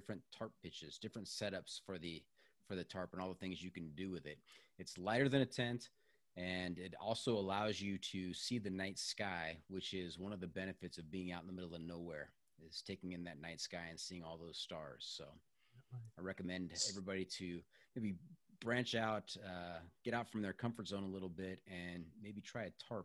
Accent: Waterloo, Iowa, United States; born there; I was born in Waterloo.

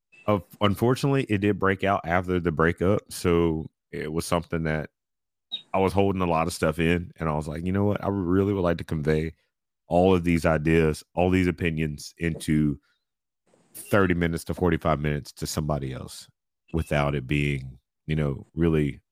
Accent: Westlake, United States; Both are all the schools in my local city. I grew up in Westlake.

